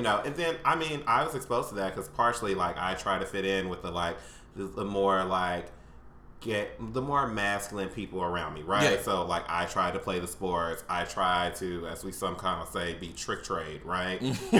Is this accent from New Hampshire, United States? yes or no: no; Kansas City, Kansas, United States; moved away as an adult; now in Chicago, United States; I've lived in Chicago now for 4 years, originally born and raised in Kansas City, Kansas, right next to Kansas City, Missouri